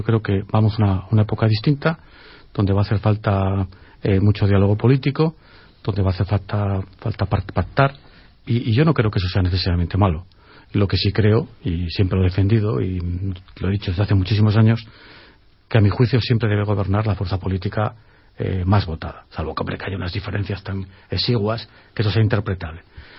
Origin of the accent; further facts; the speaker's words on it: Spain; yo tengo derecho a decir que es España como español